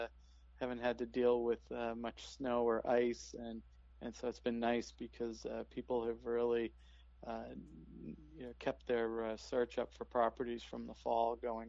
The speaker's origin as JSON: {"language": "English", "town": "Cohasset", "region": "Massachusetts", "country": "United States", "tie": "born or raised there", "also_born_or_lived": "Brookline", "said": "For the first 14 years of my life, I grew up in Cohasset, and then when I was a freshman in high school, my family moved to Brookline."}